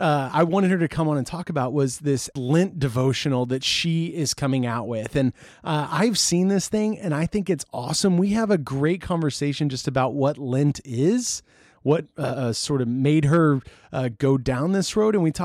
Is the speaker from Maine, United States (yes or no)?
no; Amarillo, Texas, United States; She's from Canyon. I'm from Amarillo, Texas, small towns in the Texas panhandle.